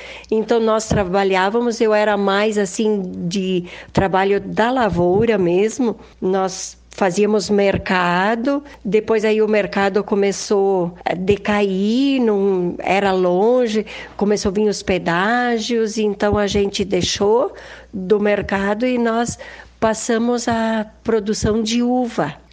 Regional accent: São Miguel de Bento, Brazil; now in Nova Sardenha, Brazil; Eu sou natural lá de São Miguel de Bento

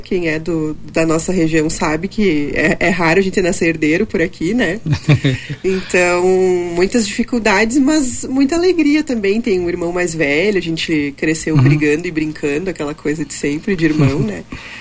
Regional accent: Caxias do Sul, Rio Grande do Sul, Brazil; faz só 32 anos que estou aqui e nasci aqui em Caxias do Sul, né? Os meus pais, eles não são nascidos aqui, minha mãe é paranaense, meu pai é gaúcho

